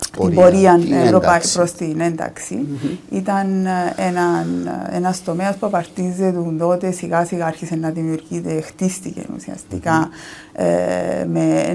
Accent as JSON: {"language": "Greek", "town": "Strovolos", "region": "Nicosia District", "country": "Cyprus", "tie": "born or raised there", "said": "Γεννήθηκα στη Λευκωσία το 1974. Το αποκαλύπτω, δεν έχω κανένα πρόβλημα."}